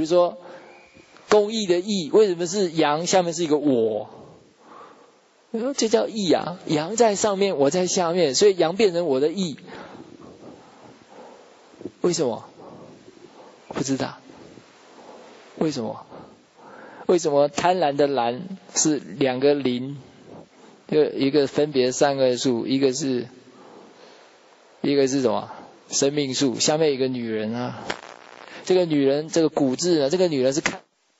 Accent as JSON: {"language": "Chinese", "country": "China", "said": "就像我们现在跟我们中国人传福音的时候"}